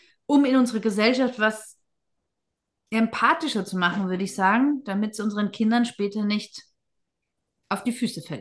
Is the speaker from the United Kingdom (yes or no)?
no; Vienna, Austria; born there; ich bin gebürtige Wiener